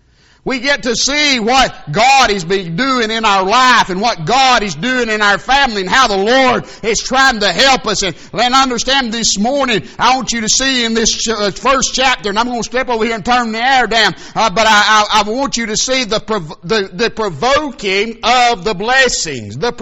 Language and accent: English; Georgia, United States; born there; It's not because that I'm a preacher, or not because I was born in North Georgia, or not because I'm a United States citizen and born live in the greatest country in the world.